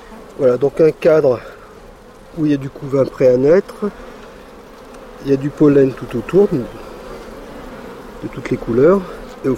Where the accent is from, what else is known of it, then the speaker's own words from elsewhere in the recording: Saint-Étienne, Auvergne-Rhône-Alpes, France; born there; me retrouver dans la Haute-Loire, qui est proche de ma ville natale, qui était Saint-Étienne.